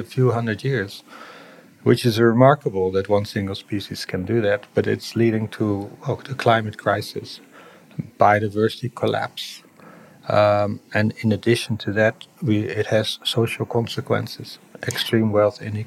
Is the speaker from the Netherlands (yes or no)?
yes; Amsterdam, North Holland, Netherlands; from the Netherlands. I was born in Amsterdam a long time ago, 1964.